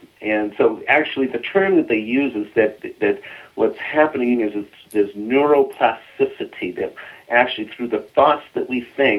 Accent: Boston, Massachusetts, United States; When I was 16 years old, I grew up in the Boston area

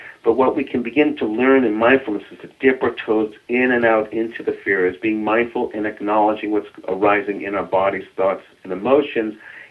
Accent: Boston, Massachusetts, United States; When I was 16 years old, I grew up in the Boston area

